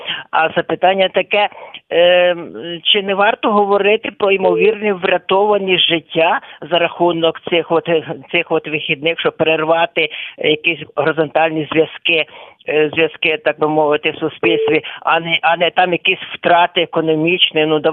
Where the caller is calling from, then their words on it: Rivne, Rivne Oblast, Ukraine; з Рівного.